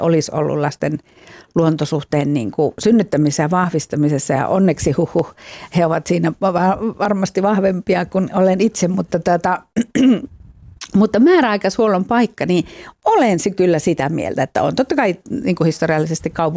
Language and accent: Finnish; Lapland, Finland; Itse olen Lapista kotoisin